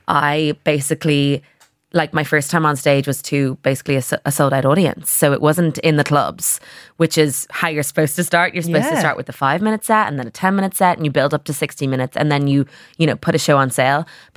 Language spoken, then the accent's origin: English; Ireland; now in London, United Kingdom; being an Irish person in London